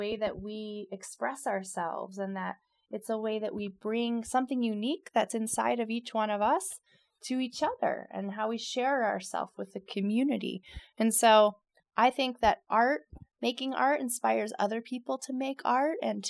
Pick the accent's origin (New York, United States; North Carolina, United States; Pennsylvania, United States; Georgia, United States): Pennsylvania, United States; now in Carbondale, United States; I'm from the East Coast, outside of Philadelphia, but I've lived in Carbondale for almost 10 years now.